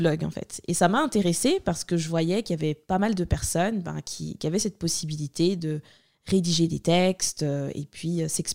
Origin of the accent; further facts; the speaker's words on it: Switzerland; donc je suis originaire de l'Angola, comme tu l'as dit. Je suis née et j'ai grandi en Suisse.